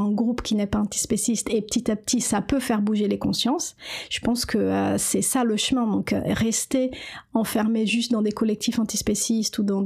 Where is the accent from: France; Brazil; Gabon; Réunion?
Brazil; French is a second language; je suis brésilienne, j'ai grandi avec des haricots et du riz